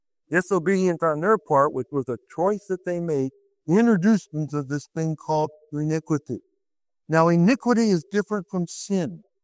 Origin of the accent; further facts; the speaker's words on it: Brantford, Ontario, Canada; When I was a boy growing up in Brantford, we had those yellow things growing up on our lawn.